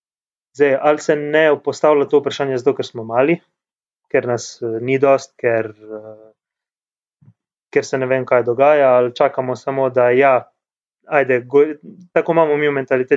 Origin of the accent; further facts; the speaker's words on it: Celje, Savinja, Slovenia; ali pa jaz sam kot Celjan s Celjem